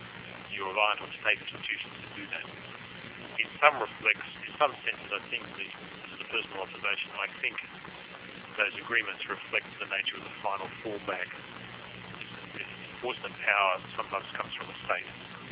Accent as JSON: {"language": "English", "country": "Australia", "said": "That answer is from me as an Australian government official"}